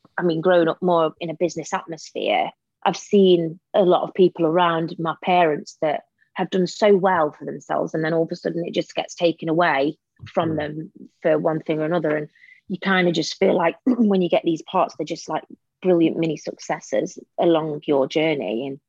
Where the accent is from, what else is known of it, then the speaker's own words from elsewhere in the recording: Derby, East Midlands, United Kingdom; You know, I come from Derby. I went to just a normal school.